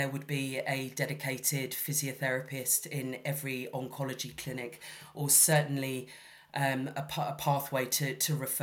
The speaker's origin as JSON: {"language": "English", "country": "Hong Kong", "tie": "born or raised there", "said": "I grew up in Hong Kong, and I was hoping that one day to be able to work in Hong Kong."}